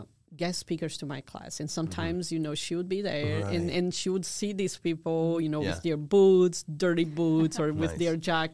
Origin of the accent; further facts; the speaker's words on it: Natal, Rio Grande do Norte, Brazil; my college degree came from my hometown back in Brazil, Natal, from the Federal University of Rio Grande do Norte.